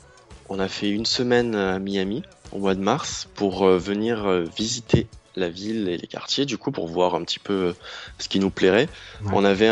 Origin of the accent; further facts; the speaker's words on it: Avignon, Provence-Alpes-Côte d'Azur, France; born there; now in Paris, France; Sinon, je suis né à Avignon.